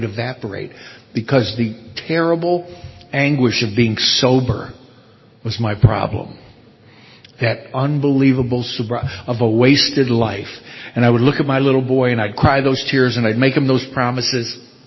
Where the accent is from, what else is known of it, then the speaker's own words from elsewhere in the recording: Miami, Florida, United States; I'm from Miami.